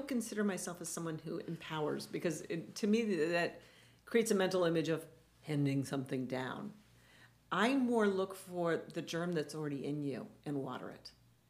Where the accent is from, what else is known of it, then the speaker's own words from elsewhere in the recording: Vermont, United States; So I grew up in Vermont, where Ben and Jerry's originated.